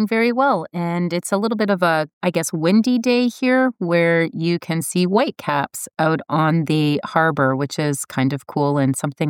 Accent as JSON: {"language": "English", "town": "Cambridge", "region": "Ontario", "country": "Canada", "said": "I'm from Cambridge, which is approximately 40 minutes north of Hamilton, and that does not constitute north in Ontario standards."}